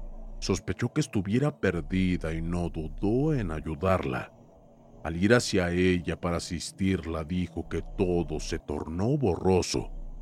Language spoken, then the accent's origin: Spanish; Tlaxcala, Mexico; Viví en una zona rural del estado de Tlaxcala hace unos 12 años. Trabajaba con mi familia en el campo, principalmente con cultivos de maíz.